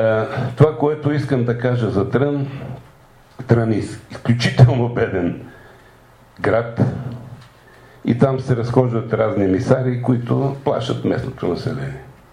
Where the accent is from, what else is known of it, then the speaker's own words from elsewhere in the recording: Panagyurishte, Pazardzhik Province, Bulgaria; Аз съм от Панагюрище и искам да кажа няколко неща.